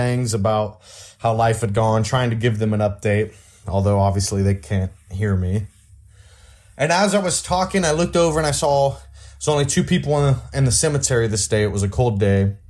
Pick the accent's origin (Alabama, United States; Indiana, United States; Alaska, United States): Indiana, United States; Indianapolis; I can picture in my head a cemetery not far from the place where I grew up on East Washington Street.